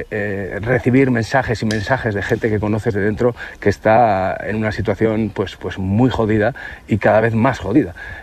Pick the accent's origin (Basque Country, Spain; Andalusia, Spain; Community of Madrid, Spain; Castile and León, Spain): Basque Country, Spain; lo primero que se me ocurrió como buen vasco es el tema de la comida